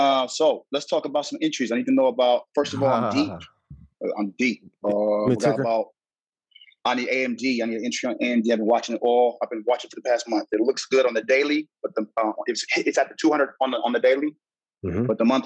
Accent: Los Angeles, California, United States; Man, I'm from Cali, baby boy. Come on, man. It's LA all day.

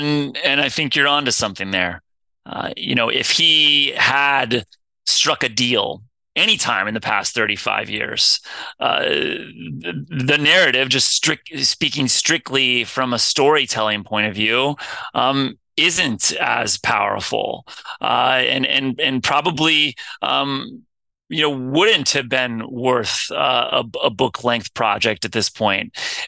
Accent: Cincinnati, Ohio, United States; So, you know, I'm from Cincinnati originally too. I was born on the West Side, which is the part of town where Pete lived his whole childhood. And ultimately I was raised for most of my childhood on the East Side of Cincinnati.

